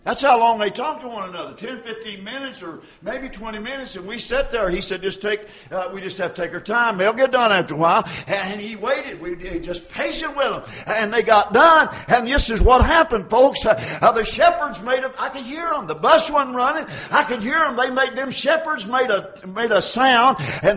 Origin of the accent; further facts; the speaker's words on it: the South, United States; Now, I'm from the South. All of our people's from down in Clay County.